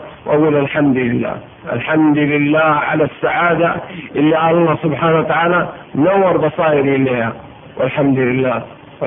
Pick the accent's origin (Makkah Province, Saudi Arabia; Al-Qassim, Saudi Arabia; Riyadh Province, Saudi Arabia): Makkah Province, Saudi Arabia; Mecca; انا ولد مكة وما حجيت، انا ولد مكة وما صمت